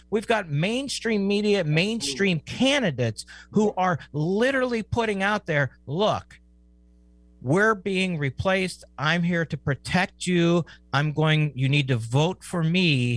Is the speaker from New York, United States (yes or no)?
no; Pennsylvania, United States; And that's working in my home state of Pennsylvania.